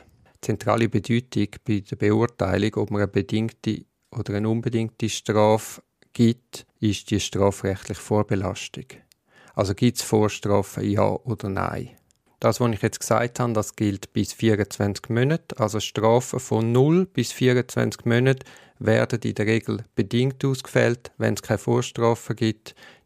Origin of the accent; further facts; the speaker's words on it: Switzerland; Noch einmal, als Frau, als Schweizerin und als Juristin bin ich mit dem Ergebnis nicht zufrieden.